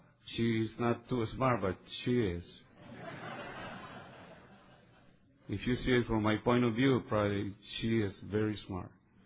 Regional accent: Guatemala; now in United States; When I came from Guatemala, I had a girlfriend that I didn't know that she was pregnant.

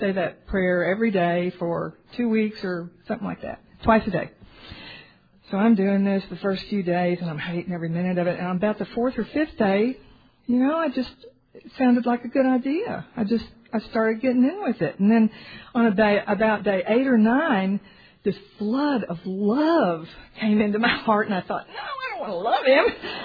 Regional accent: Dallas, Texas, United States; which, by the way, I am from Dallas, and my group is the Dallas North Group

